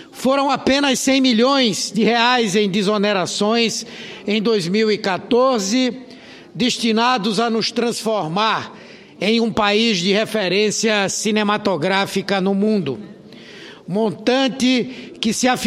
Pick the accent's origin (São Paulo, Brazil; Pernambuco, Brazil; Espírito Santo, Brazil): Pernambuco, Brazil; Eu, por exemplo, sou de Pernambuco, um estado onde a indústria cinematográfica renasceu de uma forma belíssima e produzindo filmes mundialmente reconhecidos.